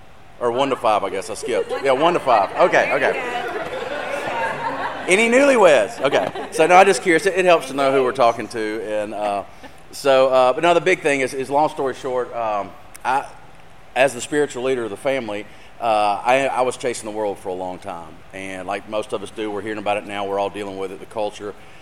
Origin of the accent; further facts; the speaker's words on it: Birmingham, Alabama, United States; this is my wife, Kelly. We are from Birmingham, Alabama.